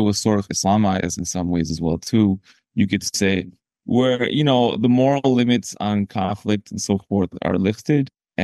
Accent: United States; particularly as I feel kind of responsible as an American taxpayer.

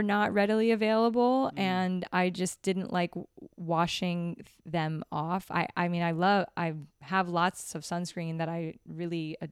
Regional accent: Florida, United States; And so we grew up in Florida, not with sailboats, but on boats.

